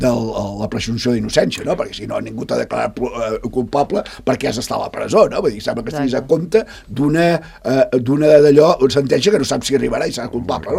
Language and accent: Catalan; Catalonia, Spain; com a català m'afecta, tinc tot el dret a opinar